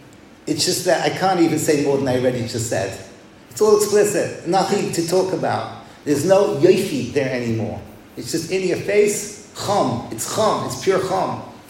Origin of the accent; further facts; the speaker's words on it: England, United Kingdom; When I was growing up in England